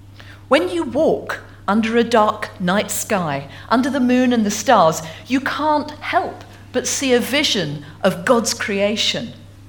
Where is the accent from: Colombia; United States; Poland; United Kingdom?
United Kingdom; East of England; now in Stornoway, United Kingdom; as you can tell from my accent, I'm not originally from Stornoway. In fact, I have to own up to being an Essex girl. I come from just outside London, Essex by birth and by upbringing.